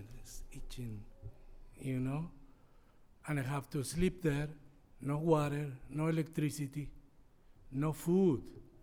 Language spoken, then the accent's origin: English; Peru; English is a second language; I'm from Peru, 63 years old. I born July 1st, 1958.